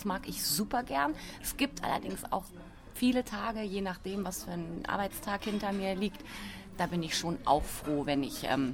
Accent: Baden-Baden, Baden-Württemberg, Germany; Das stimmt, ich komme aus Bade-Bade, das ist gar nicht so weit weg

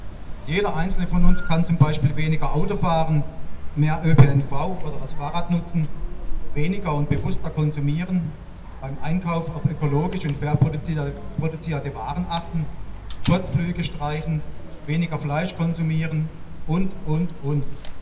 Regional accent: Neuenburg am Rhein, Baden-Württemberg, Germany; ich komme aus Neuenburg-Steinestadt

